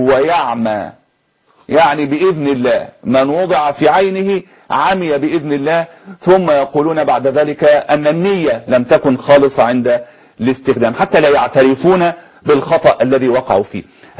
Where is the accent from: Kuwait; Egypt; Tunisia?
Egypt; حتى أنه صنع عليه رواية كبيرة عندنا في مصر